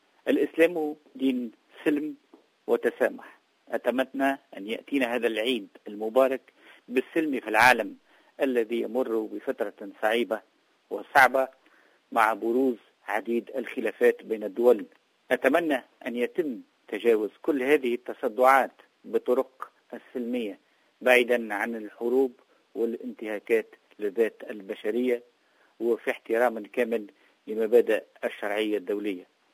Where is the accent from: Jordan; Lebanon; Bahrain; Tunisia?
Tunisia; وخاصة إلى أبناء بلدي تونس